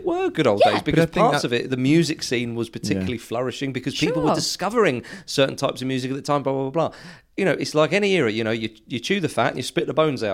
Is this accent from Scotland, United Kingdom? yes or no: yes; Edinburgh, Scotland, United Kingdom; moved away; I grew up in Edinburgh and then moved down